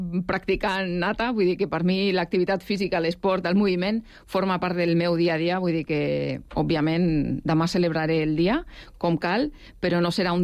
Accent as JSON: {"language": "Catalan", "town": "Barcelona", "region": "Catalonia", "country": "Spain", "said": "jo que sóc de Barcelona i Rodalies"}